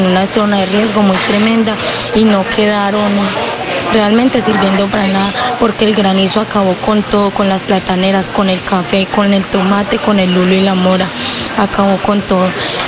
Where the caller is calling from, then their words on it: Cocorná, Colombia; acá de la vereda Cocorná.